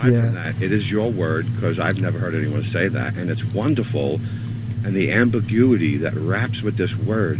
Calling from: New York City, New York, United States; I'm calling from New York City.

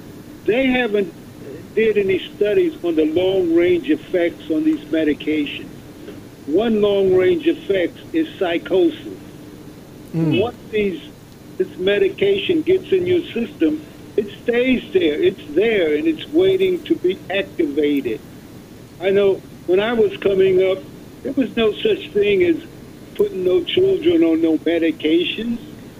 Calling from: Brooklyn, New York, United States; I'm calling from Brooklyn.

